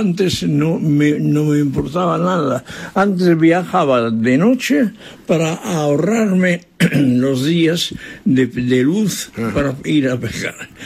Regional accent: France; born there; Spanish is a second language; Bueno, soy francés de nacimiento.

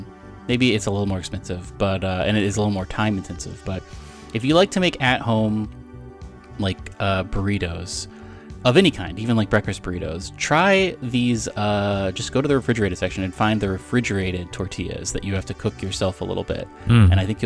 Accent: Texas, United States; I grew up in Texas, so I have more of a desire for Tex-Mex

